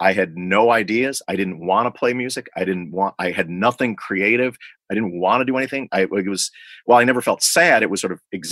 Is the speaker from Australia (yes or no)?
no; Libertyville, Illinois, United States; there was a substantial Black Lives Matter protest in my hometown of Libertyville, Illinois, a town where I was once the only Black person